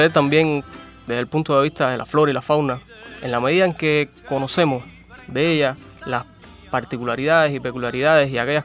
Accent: Santa Clara, Villa Clara, Cuba; yo no soy de aquí, yo soy de allá de Santa Clara

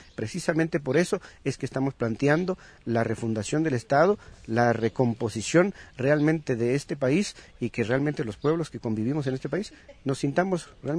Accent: Guatemala; nos han dicho que somos guatemaltecos todos, en realidad la gran cantidad de la población que convivimos en este país, pertenecemos a una cultura, conservamos nuestros idiomas

